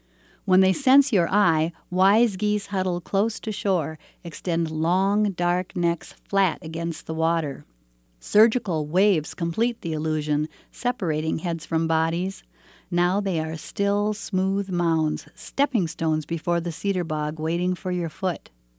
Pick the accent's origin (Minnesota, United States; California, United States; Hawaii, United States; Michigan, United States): Minnesota, United States; Cotton; I'm from Cotton, Minnesota.